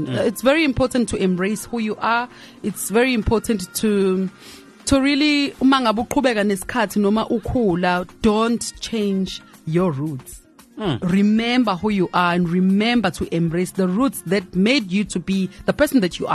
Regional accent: South Africa; but not only just being a South African, but an African woman, you know.

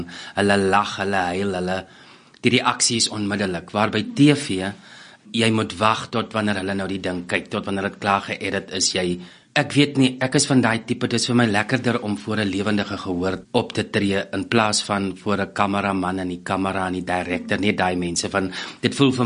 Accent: Groblershoop, Northern Cape, South Africa; now in Pretoria, South Africa; ek is 'n Noordkaper. Ek het groot geword in Groblershoop. Ek is gebore in Appington, maar net gebore. Groblershoop is so 120 kilos uit Appington uit. Ek het daar groot geword, gematrikuleer, en daarna het ek Pretoria toe gekom om drama te studeer.

